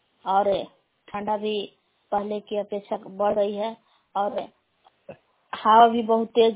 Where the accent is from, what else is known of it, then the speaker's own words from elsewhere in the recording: Bela, Bihar, India; ग्राम बेला जिला कैमूर महुआ की निवासी हूँ।